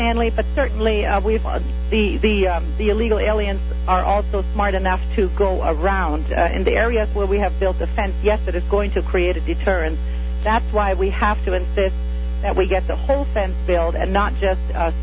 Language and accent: English; Germany; moved away as an adult; now in United States; I was born and raised in Germany, and I took the time to become a very proud citizen of the United States.